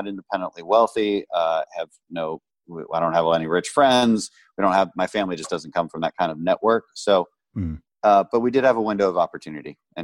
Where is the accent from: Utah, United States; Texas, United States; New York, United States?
Texas, United States; Houston; also born or lived in Bogota, Colombia; I grew up in Houston, Texas, and my dad's side of the family goes back six generations in Texas. So that's where I'm really from.